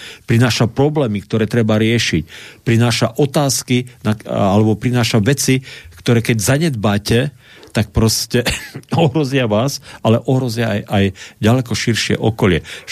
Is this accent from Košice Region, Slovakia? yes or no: yes; Košice, Košice Region, Slovakia; Doma v Košiciach som bol kaplan 2 roky. Tak východniari sme samozrejme stále nábožensky tak nejako trošku viacej založení ako zvyšok.